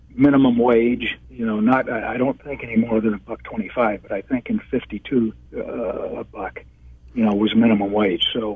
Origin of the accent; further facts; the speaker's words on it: Baldwin Park, California, United States; bought a gas station in Baldwin Park, which was my hometown.